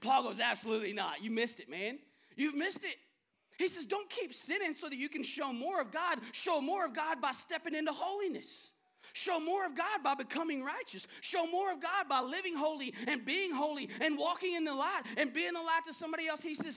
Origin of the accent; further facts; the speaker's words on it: Manson, Texas, United States; I'm going to tell you, I grew up in Manson, Texas with a good last name.